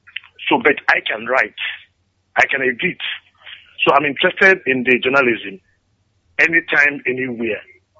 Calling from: Onitsha, Anambra, Nigeria; I'm calling from Onitsha.

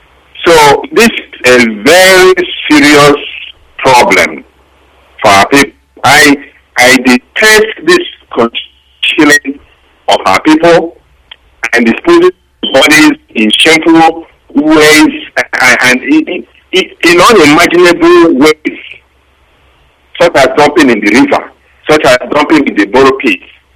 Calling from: Malaysia; I'm calling from Malaysia.

